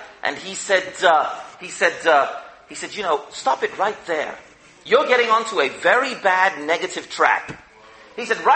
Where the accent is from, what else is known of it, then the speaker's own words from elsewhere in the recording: London, United Kingdom; And then when they heard I was from London, they said, "That's so encouraging. We hear great things are happening in London."